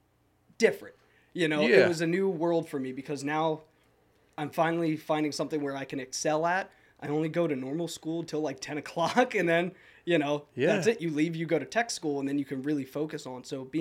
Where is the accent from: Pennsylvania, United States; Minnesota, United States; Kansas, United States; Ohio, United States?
Pennsylvania, United States; Palmer Township; Good growing up in suburbia, you know, as good as it could be. I grew up in the Lehigh Valley, Palmer Township.